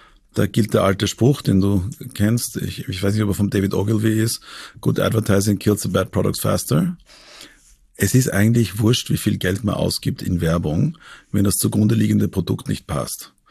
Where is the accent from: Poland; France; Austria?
Austria; Ich bin Österreicher, ich werde auch wieder in Österreich leben. Ich habe eine Wohnung in Wien und das Haus in der Steiermark gekauft, da bin ich zu Hause.